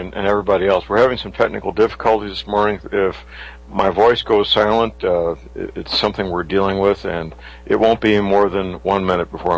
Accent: St. Louis, Missouri, United States; Dr. Myers is a chiropractic physician living and practicing in my hometown, St. Louis, Missouri.

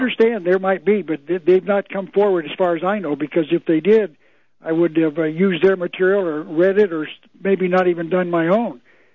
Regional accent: Tucson, Arizona, United States; I'm from Arizona. I was born and raised in Tucson.

